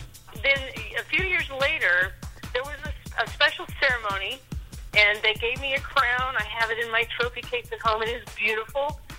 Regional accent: Greentop, Missouri, United States; Grew up in a musical family up in northern Missouri. Greentop, Missouri is my hometown

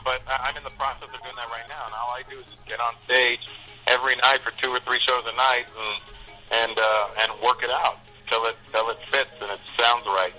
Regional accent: Canada; being a Canadian, we have a great way of looking at the world because we're outsiders

